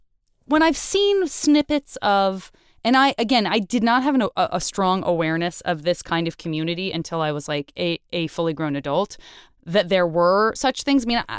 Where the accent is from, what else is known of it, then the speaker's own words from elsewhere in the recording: Tucson, Arizona, United States; I'm from Tucson, but on the way to Disneyland with my dad's kind of best friend and their kids, and they listened to those songs.